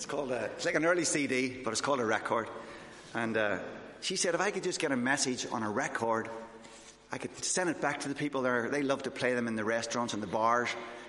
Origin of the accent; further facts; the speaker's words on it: Northern Ireland, United Kingdom; I say, I'm from Northern Ireland. I can talk as fast as you want.